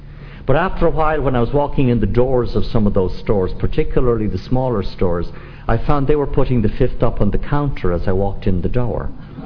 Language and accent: English; Dublin, Leinster, Ireland; now in New Orleans, United States; because I was city born and raised in Dublin, and here I am in the city of New Orleans.